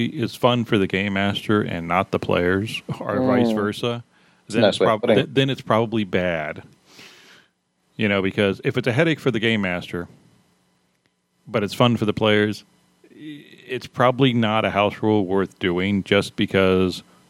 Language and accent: English; Texas, United States; born there; You know, I was born in Texas, but I don't use the word y'all.